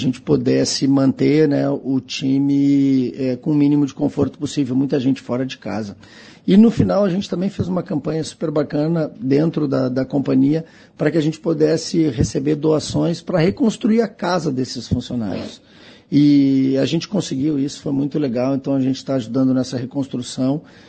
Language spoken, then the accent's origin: Portuguese; Rio Grande do Sul, Brazil; eu sou gaúcho, né? Eu estava lá naquele momento